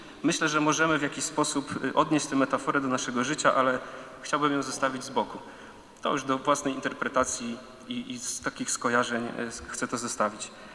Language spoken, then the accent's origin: Polish; Warmian-Masurian Voivodeship, Poland; born there; w zwykłej katolickiej rodzinie na Mazurach.